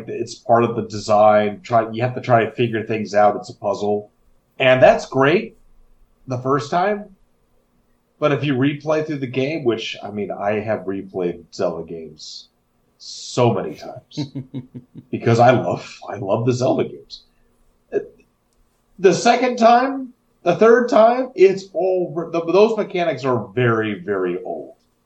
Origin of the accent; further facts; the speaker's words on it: Florida, United States; It's probably because I grew up in Florida, and in Florida, people are like, "Ooh, ah!"